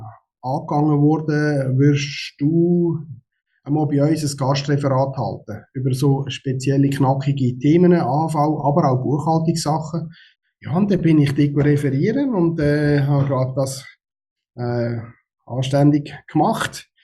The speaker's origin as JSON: {"language": "German", "town": "Eschenbach", "region": "Lucerne", "country": "Switzerland", "tie": "born or raised there", "said": "Ich bin hier in der Region Luzern aufgewachsen, konkret in Öschenbach. Bin dann über Zug arbeiten, wohnen auf Zürich, in Saargau und bin dann am Schluss plötzlich hier in Luzern gelandet, endlich mal zurück in die Heimat."}